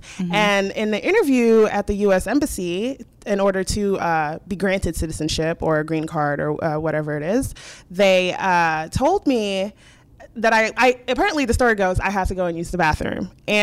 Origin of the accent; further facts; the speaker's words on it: Dallas, Texas, United States; I am from Dallas.